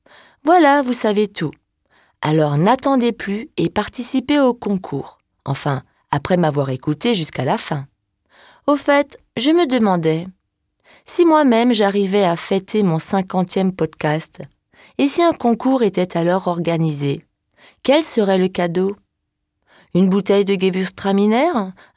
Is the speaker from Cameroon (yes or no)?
no; France; accent: French; D'ailleurs, je suis certaine que même si j'épousais un anglophone, que même si j'habitais le restant de ma vie dans un pays anglophone, je crois bien que je garderais à vie mon French accent.